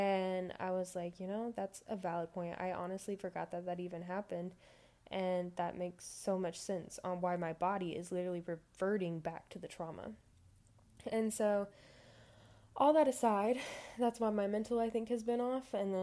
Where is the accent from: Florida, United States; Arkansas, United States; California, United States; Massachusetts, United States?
Arkansas, United States; Alma; I was born and raised in Alma, Arkansas. Alma is a population of like maybe 6,000 people now. Town very, very small. Everybody knows everybody.